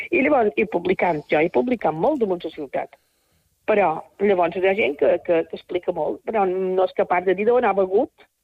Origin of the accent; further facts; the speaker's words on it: Porreres, Balearic Islands, Spain; agraïdíssima en el meu poble, agraïdíssima en el meu poble. A part, també, dels guardons que tinc a nivell general de Mallorca. Però no som ciutadana.